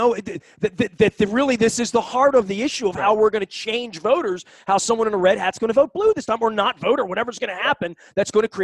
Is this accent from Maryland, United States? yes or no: yes; Dundalk, Maryland, United States; That is part of the pressure of growing up in Archie Bunker's Dundalk